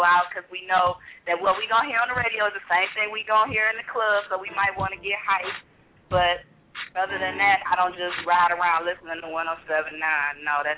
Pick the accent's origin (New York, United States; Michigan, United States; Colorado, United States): Michigan, United States; now in US South; And I'm in the South, but I'm originally from Michigan, so I like different flows. I don't just want a Southern flow all the time or whatever.